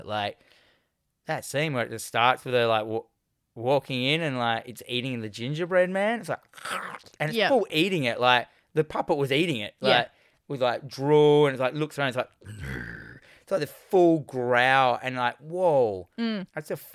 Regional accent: Australia; it was always that thing I was always confused in growing up in Australia.

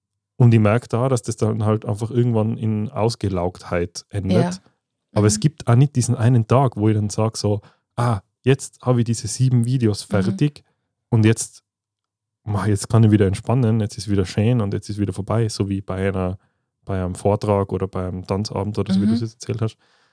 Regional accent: Tyrol, Austria; Bei uns in Tirol auch jetzt, weil gerade Winter ist

